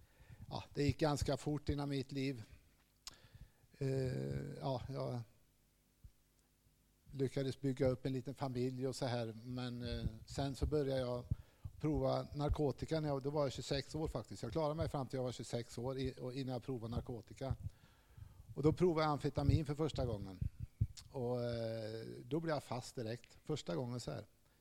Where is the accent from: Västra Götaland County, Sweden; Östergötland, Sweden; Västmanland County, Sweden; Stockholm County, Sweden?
Västra Götaland County, Sweden; Falköping; Jag växte upp i Falköping, gjorde jag, med en pappa som var alkoholist.